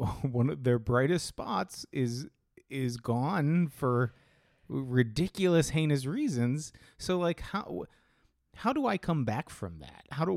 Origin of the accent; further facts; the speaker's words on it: Pittsburgh, Pennsylvania, United States; I was raised in Pittsburgh, so I like Pittsburgh teams, and that's all the reason I need to like them.